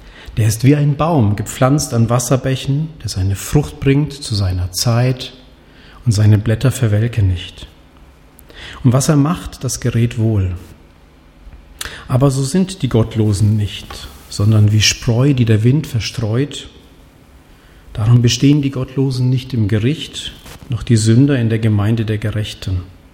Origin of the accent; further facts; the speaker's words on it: Tanzania; Arusha, einer Stadt in meinem Heimatland Tansania